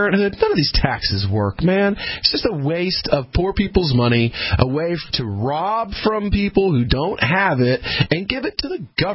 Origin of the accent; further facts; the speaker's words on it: Appalachia, United States; I told you, man, I grew up in Appalachia.